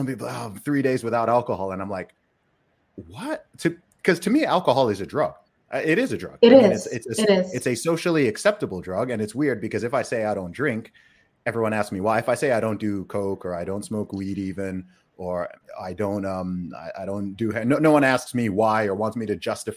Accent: Saudi Arabia; I grew up in Saudi Arabia. So I grew up in a dry country, not just in terms of the temperature, but I grew up in a place where alcohol is illegal.

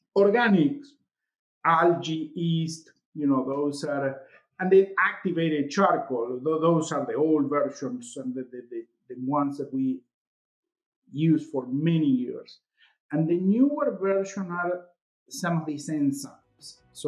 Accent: Argentina; I'm originally from Argentina, but I grew up on a farm and I was living at the farm until I was 25.

